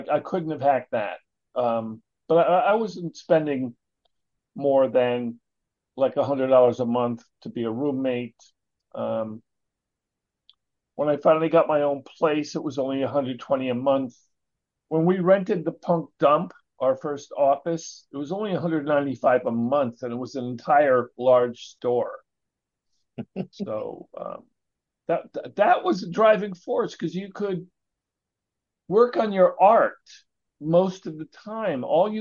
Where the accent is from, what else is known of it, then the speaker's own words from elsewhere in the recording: Connecticut, United States; Growing up in Connecticut was more dangerous for me. I used to get beat up by bullies.